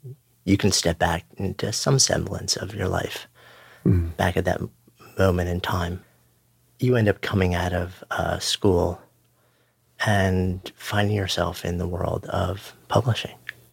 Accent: New York, United States; So I'm a Long Island boy. I grew up in Washington.

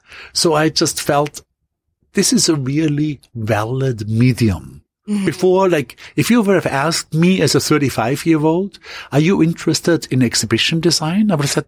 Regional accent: Austria; ultimately going quickly back to my hometown in Austria

